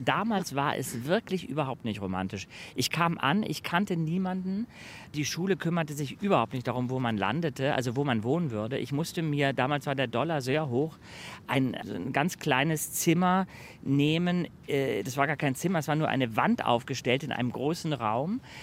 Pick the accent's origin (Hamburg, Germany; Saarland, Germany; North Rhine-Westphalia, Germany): Hamburg, Germany; ich bin in Altona eigentlich aufgewachsen. Okay. Dann umgezogen nach Eimsbüttel bzw. ins Generalsviertel, Gneisenaustraße.